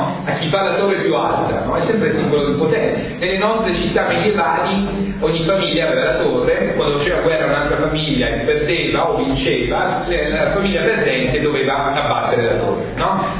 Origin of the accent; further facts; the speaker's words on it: Apulia, Italy; ce lo dico da pugliese, noi non abbiamo tante montagne